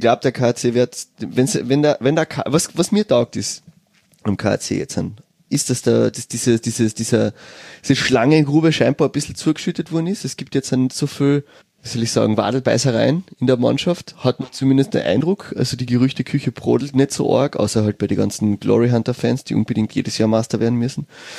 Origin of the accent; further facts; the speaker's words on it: Villach, Carinthia, Austria; born there; Ich bin in Villach geboren